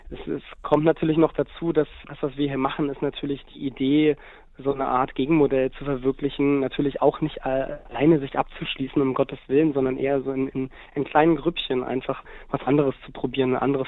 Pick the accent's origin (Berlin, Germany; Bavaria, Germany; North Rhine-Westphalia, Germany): Berlin, Germany; Also grundsätzlich bin ich ja in Berlin aufgewachsen und auch groß geworden, habe bis ich 29 war mehr oder weniger fast nur in Berlin gelebt, mit ein paar Ausnahmen.